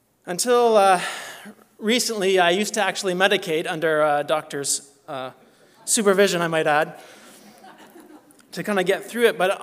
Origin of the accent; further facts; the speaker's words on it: Canada; As a Canadian in Washington, just visiting